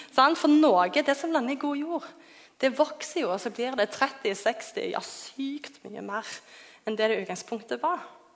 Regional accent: Klepp, Rogaland, Norway; now in Oslo, Norway; Jeg er fra Klepp.

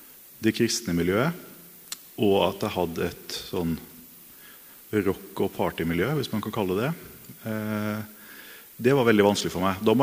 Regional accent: Bergen, Vestland, Norway; now in Oslo, Norway; så flyttet mine foreldre tilbake til Bergen, så, og jeg flyttet til Oslo. Grunnen til at jeg sier det bare at jeg har behov for å forklare dialekten min, for den veldig dårlig. Vokste opp I, jeg ville jo kalle det et godt kristent hjem.

